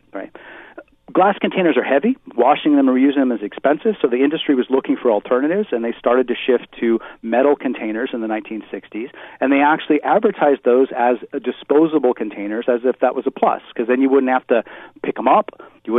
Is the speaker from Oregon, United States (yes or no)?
yes; Oregon, United States; as a teen growing up in Oregon in the 70s, if I needed a buck or two, I'd go out and walk down the road and pick up some bottles or cans